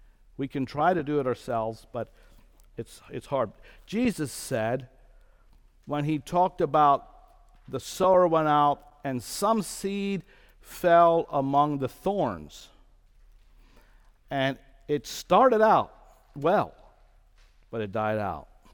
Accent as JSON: {"language": "English", "region": "Pennsylvania", "country": "United States", "said": "So before I came to Ohio from Lancaster County, Pennsylvania, now I know how to get here."}